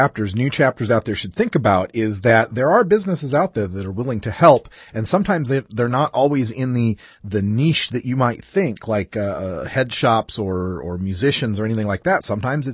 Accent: Oregon, United States; My home state of Oregon was one of the first states to pass protections in law for the medical use of marijuana.

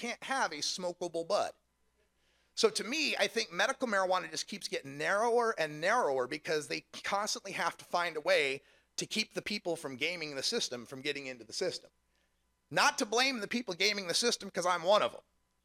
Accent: Idaho, United States; I'm originally from Idaho, where we have 2 strains. Got some and don't. That's it, 2 strains. Very red state. In fact, I'm from the conservative county in Idaho.

